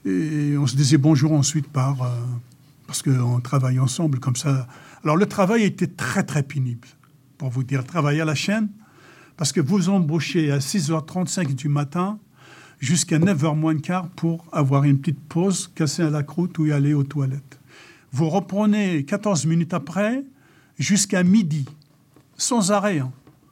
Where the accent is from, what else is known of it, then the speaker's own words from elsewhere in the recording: Kabylie, Algeria; moved away as an adult; now in France; Pour moi, la Kabylie, c'est là où j'ai grandi. J'ai vécu jusqu'à 19 ans.